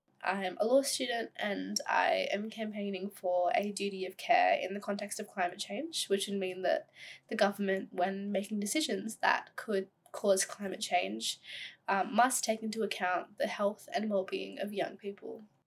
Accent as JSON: {"language": "English", "country": "India", "tie": "born there", "said": "I'm 19 years old and I was born in India."}